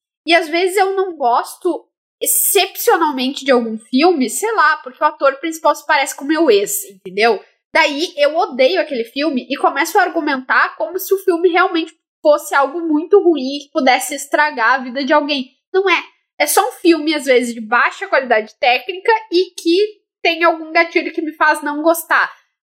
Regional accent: Rio Grande do Sul, Brazil; Falo isso porque sou do Rio Grande do Sul.

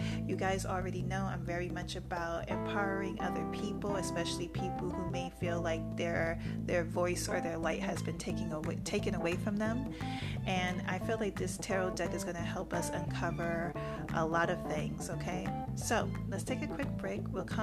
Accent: New York, United States; born there; yes, I was born here in New York, but you know, my family on both sides are from down South Virginia and South Carolina to be exact.

